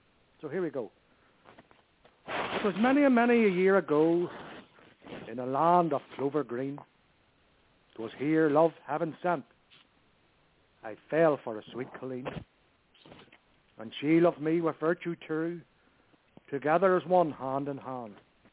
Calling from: Northern Ireland, United Kingdom; and I'm calling from Northern Ireland.

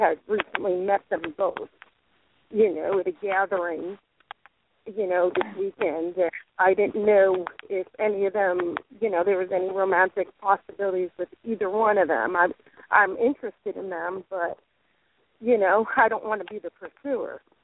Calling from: Florida, United States; Oh, Florida.

